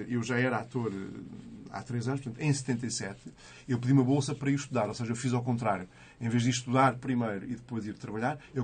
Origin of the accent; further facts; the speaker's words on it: Lisbon, Portugal; born there; Eu nasci em Lisboa e tanto a família do meu pai como da minha mãe já somos lisboetas há várias gerações.